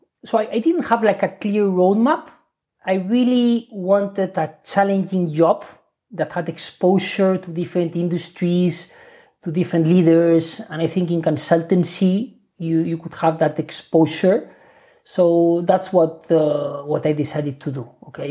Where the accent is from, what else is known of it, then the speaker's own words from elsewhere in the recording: Spain; English is a second language; moved away as an adult; now in London, United Kingdom; So, I mean, you can tell by my accent that I'm from Spain. So I went to school, I went to university in Spain.